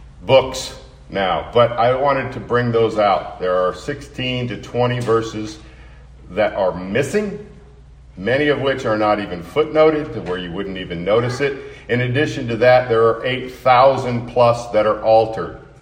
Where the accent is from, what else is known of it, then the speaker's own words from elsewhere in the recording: Colorado, United States; Now, I'm not from Missouri. I'm from Colorado, but my dad was from Missouri.